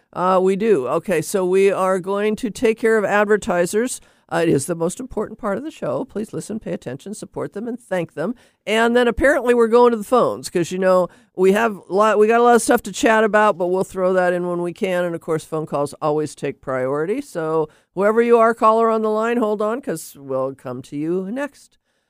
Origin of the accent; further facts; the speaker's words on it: Laurelhurst, United States; I grew up in Laurelhurst, and I went to Laurelhurst Elementary School, and it's right across the street from the Laurelhurst playfield.